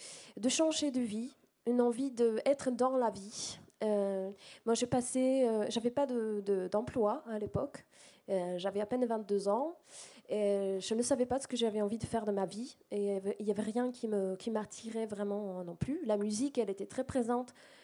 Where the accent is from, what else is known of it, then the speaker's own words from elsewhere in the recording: southeast, Sweden; French is a second language; moi, je viens du sud-est de la Suède, donc là-bas, il fait en général un peu moins froid que dans le nord.